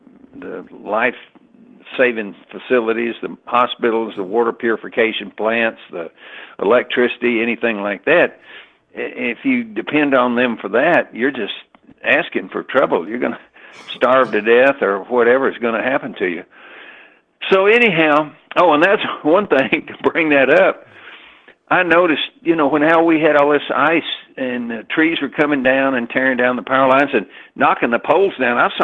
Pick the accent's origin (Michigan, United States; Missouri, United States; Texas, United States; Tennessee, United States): Tennessee, United States; Nashville; You know, I was born and raised in Nashville. It used to be a nice town.